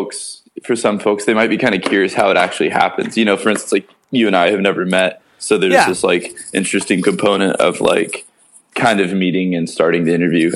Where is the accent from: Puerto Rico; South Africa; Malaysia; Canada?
Canada; As a Canadian, I'm just kind of curious